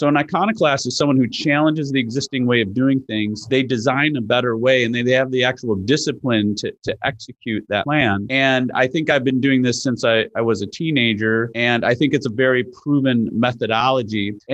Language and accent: English; Chicago, Illinois, United States; I grew up in Chicago in the Midwest